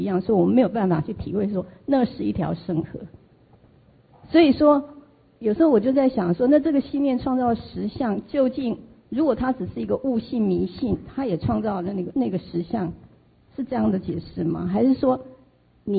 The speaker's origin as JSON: {"language": "Chinese", "country": "Taiwan", "said": "就是我们台湾人去到那边肯定是会害怕的"}